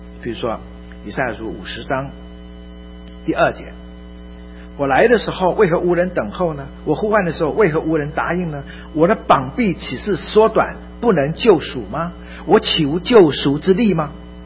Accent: China; 你就是真的，我们中国人叫做炉上烤壁，好像爹娘都死了一样

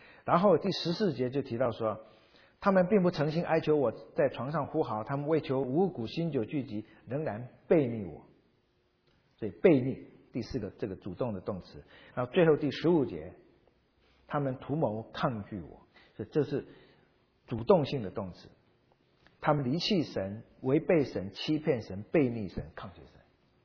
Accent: China; 不管你用以前我们中国人可以用竹子做、木头做

